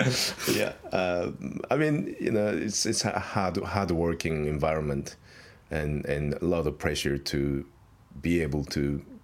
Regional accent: Seoul, South Korea; I grew up in Seoul, Korea.

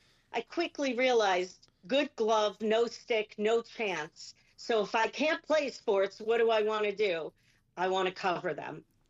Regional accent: Detroit, Michigan, United States; And then growing up in Detroit, hockey is just in your blood.

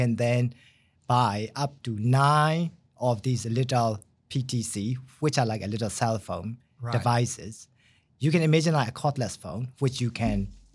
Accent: Myanmar; English is a second language; moved away; So I left from my home country, which is called Burma or Myanmar, mm-hmm. in 1998.

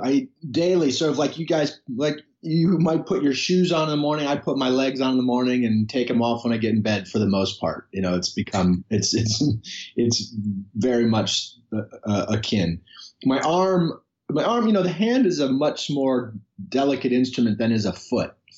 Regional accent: Chicago, Illinois, United States; No, I'm very proudly from Chicago. My family, we moved around a fair amount, and I lived many different places, but Chicago is sort of my home base.

